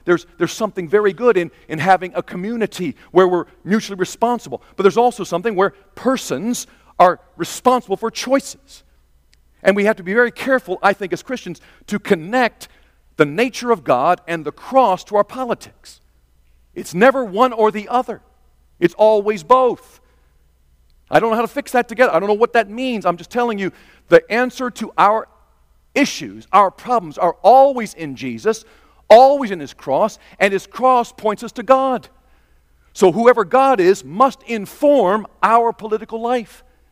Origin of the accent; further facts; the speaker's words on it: Taiwan; I grew up in Taiwan, where millions of Chinese had to run for their lives from mainland China under Mao's glorious revolution.